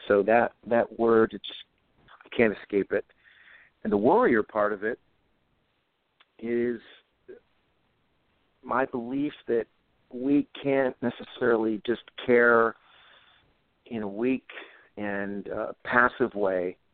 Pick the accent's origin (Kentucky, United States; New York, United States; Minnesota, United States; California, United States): New York, United States; Rochester; I think of one from my hometown of Rochester, New York, Wegmans.